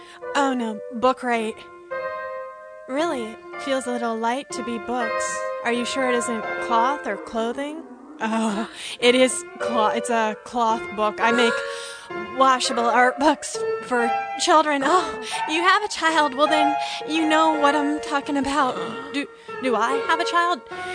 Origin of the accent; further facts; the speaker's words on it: Berkeley, California, United States; I'm from Berkeley.